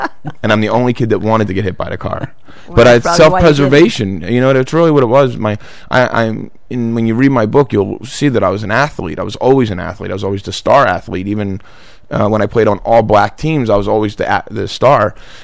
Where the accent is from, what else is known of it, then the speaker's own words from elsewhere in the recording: Philadelphia, Pennsylvania, United States; now in Iowa, United States; I never cut a blade of grass until I moved to Iowa. You know, growing up in South Philly, there is no grass.